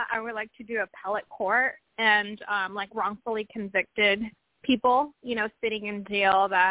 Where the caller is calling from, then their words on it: Washington, United States; I'm more like in central Washington.